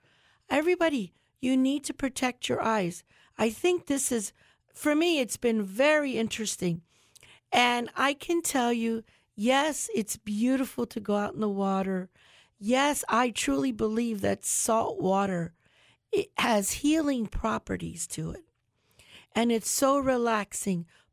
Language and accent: English; Charlotte County, Florida, United States; As you know, my family came from Cuba in 1947. So I grew up here in Charlotte County. My family's been here since 1960.